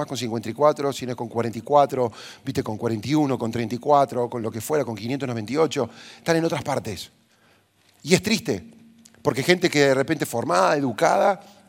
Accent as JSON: {"language": "Spanish", "region": "Córdoba", "country": "Argentina", "tie": "born there", "said": "Yo nací en Córdoba, tres hermanos, el mayor de tres. Vengo de una familia de clase media"}